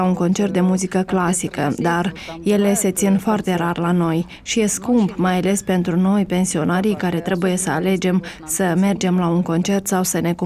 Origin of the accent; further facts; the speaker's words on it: Moldova; Eu sunt moldoveancă și, din păcate, știu puțină muzică moldovenească.